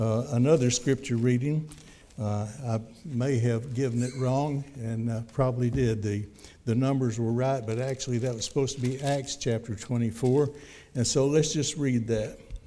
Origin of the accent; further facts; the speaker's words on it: Conway, Arkansas, United States; also born or lived in Little Rock; I was born in Little Rock and grew up in Conway and have spent most of my life there.